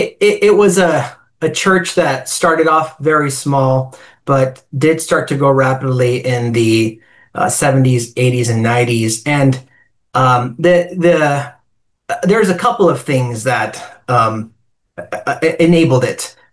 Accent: Tucson, Arizona, United States; I was born in that message church in Tucson, Arizona, and grew up and was raised in it up until 2006 when my family left. So I was there for 20 years.

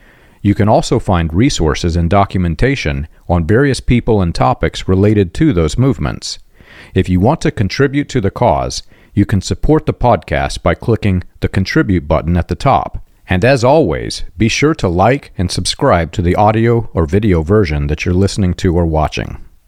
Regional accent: the South, United States; I'm very much a redneck country boy myself, and I grew up in the South where I can actually claim it. I spent a lot of time in the South.

